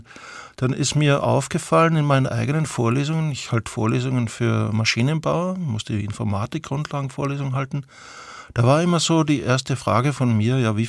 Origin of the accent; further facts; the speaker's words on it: Austria; ich würde nicht als Österreicher sagen